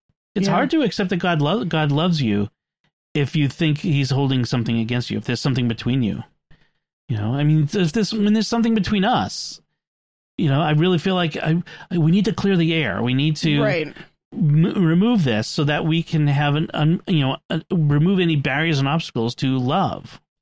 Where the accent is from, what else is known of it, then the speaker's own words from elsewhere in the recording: Boston, Massachusetts, United States; I'm from Boston.